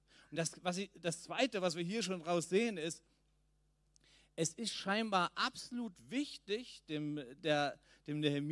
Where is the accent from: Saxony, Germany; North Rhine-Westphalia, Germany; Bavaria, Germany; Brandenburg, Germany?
Saxony, Germany; Leipzig; born there; ich bin in Leipzig geboren.